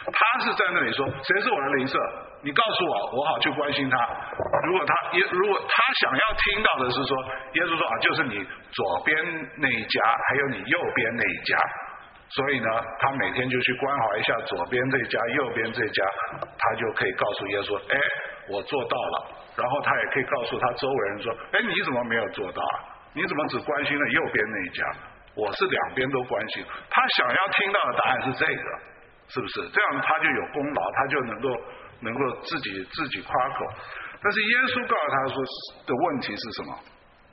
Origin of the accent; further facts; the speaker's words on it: China; 所以好像我们中国人很多客气都是假的